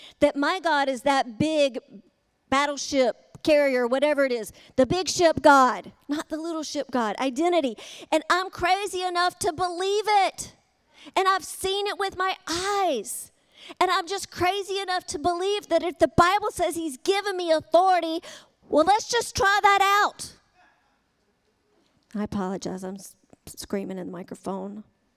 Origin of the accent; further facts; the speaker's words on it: Charlotte, North Carolina, United States; crashed on a city street in Charlotte. And that's my hometown.